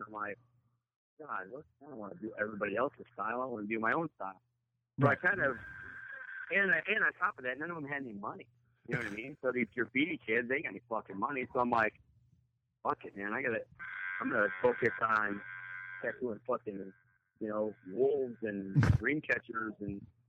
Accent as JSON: {"language": "English", "town": "Chicago", "region": "Illinois", "country": "United States", "said": "No, I'm from Chicago. I'm from the suburbs of Chicago."}